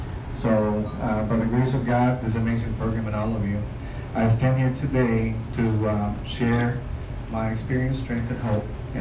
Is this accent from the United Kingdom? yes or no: no; Costa Rica; I was raised in Costa Rica, and actually was born in Costa Rica, and raised by two very loving Al-Anons.